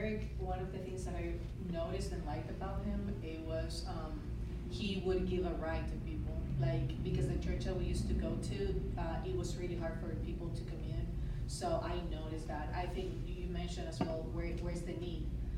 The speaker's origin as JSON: {"language": "English", "country": "Nicaragua", "said": "So, as I don't know if everyone knows, but I'm from Nicaragua"}